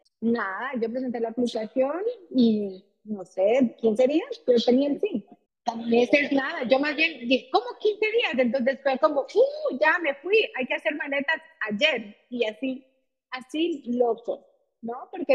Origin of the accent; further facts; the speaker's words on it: Bolivia; soy de Bolivia, orgullosamente boliviana.